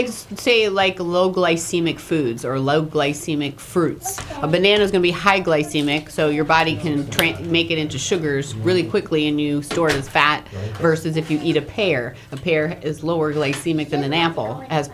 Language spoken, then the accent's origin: English; Midwest, United States; going back to when I grew up in the Midwest, my grandmother taught me to cook.